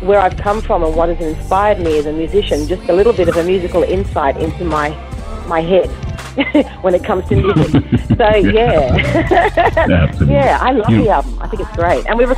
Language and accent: English; Australia; I think growing up in Australia, I had a great kind of dictionary of music, but also having a mother who had an American connection